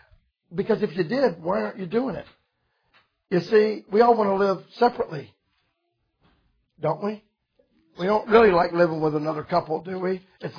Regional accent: Florida, United States; I grew up in Florida. I was around pools.

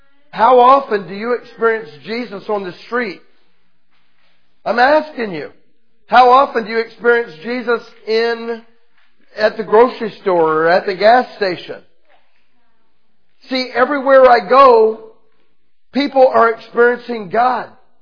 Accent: United States; they won't hurt me because I'm an American

